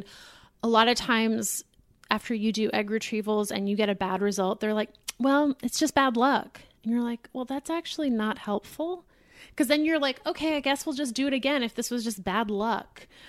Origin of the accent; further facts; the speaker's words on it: Boston, Massachusetts, United States; The synagogue I grew up in Boston is very, it's a Reform synagogue.